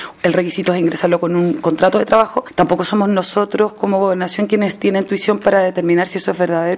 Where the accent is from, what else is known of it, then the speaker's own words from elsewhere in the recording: Chile; como norman tu vida y la vida mía como chileno